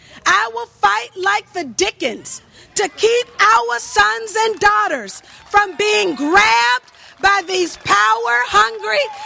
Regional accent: Georgia, United States; 1 month ago, George Bush visited Fort Stewart in my home state of Georgia

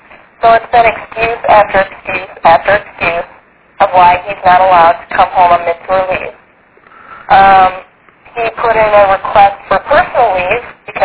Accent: Minnesota, United States; I actually contacted Senator Dayton's office in Minnesota because we're from Minnesota

